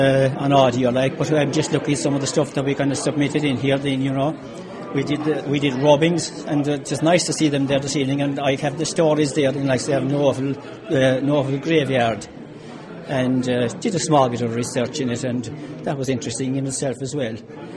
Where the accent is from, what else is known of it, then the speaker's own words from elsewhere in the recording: Knocknagree, County Cork, Ireland; I came originally from Knocknagree, and Knocknagree graveyard itself is between Knocknagree and Ratmore. Okay. But I might add, it's on the Cork side. I'm a Cork man